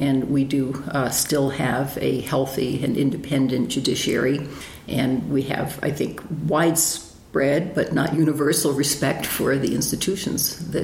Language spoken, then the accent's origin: English; United States; I remember that when I grew up on the Potomac River, if you got a few drops of it on it, you would sting your skin to have such a polluted water on you.